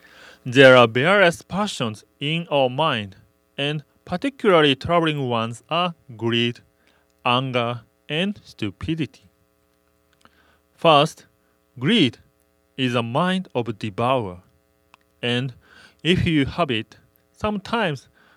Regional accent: Japan; English is a second language; now in Hawaii, United States; a minister of Hirobetsu. Actually, last year I came to Hawaii from Japan.

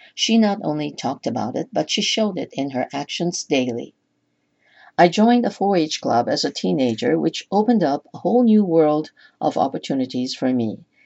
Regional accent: Kona, Hawaii, United States; making me realize that anything is possible, even for a girl growing up in Kona.

